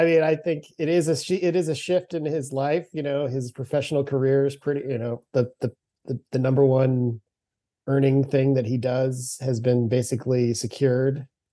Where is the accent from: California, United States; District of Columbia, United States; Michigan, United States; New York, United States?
California, United States; San Diego; I remember growing up in San Diego and, you know, not being a great athlete